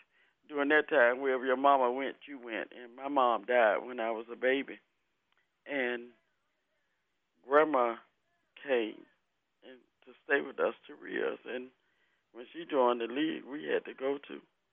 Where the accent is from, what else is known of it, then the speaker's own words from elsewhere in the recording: Selma, Alabama, United States; And I knew every time that I changed the duty station and I said I was from Selma, people would either say something negative about racism or they would ask me to talk about that.